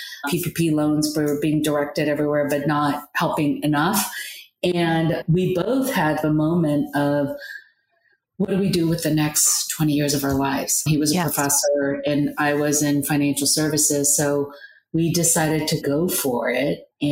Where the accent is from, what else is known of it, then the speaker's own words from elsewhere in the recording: Claremont, California, United States; I grew up in Claremont, went to Claremont High, went to college in the Bay Area, and found my way through New York.